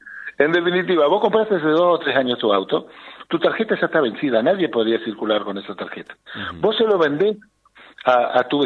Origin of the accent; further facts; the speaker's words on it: Argentina; Lo que digo es que somos argentinos